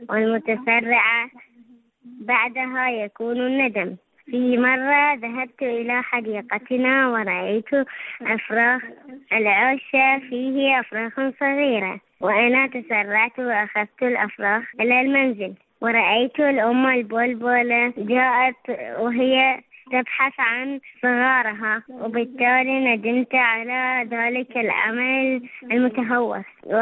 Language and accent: Arabic; Iraq; من العراق،